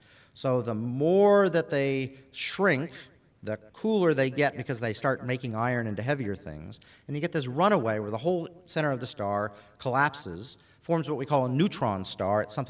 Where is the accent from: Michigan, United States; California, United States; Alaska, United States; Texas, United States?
Alaska, United States; I grew up in Alaska. We have beer, and we have whiskey, but wine, not a lot of.